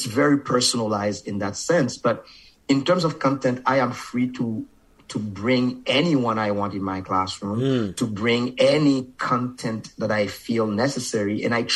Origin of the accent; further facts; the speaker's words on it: Haiti; first language Haitian Creole; my mother tongue is Creole, and then I speak French. Like it's kind of a secondary. Like the first language that I spoke was Creole, and that's my mother tongue.